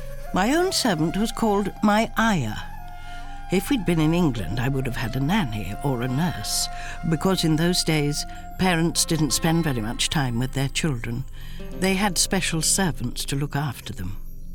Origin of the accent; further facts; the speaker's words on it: India; born there; My parents were English, but I was born in India because my father had a job with the government.